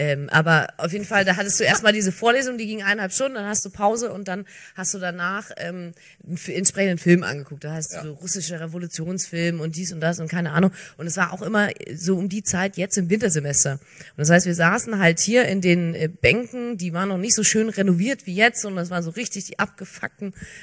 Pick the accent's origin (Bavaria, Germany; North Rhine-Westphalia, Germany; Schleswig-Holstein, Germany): Bavaria, Germany; ich komme ja gar nicht aus Franken, ich komme aus Bayerisch-Schwaben.